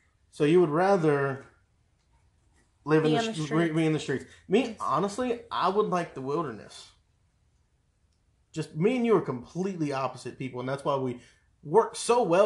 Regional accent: United States; Yes, as an American, we all did.

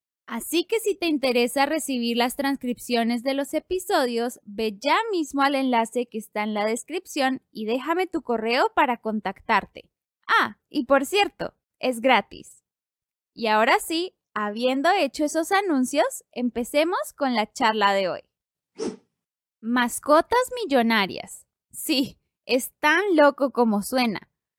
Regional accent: Bogotá, Colombia; Yo soy colombiana, específicamente de Bogotá, así que el español en este podcast es el español de Colombia.

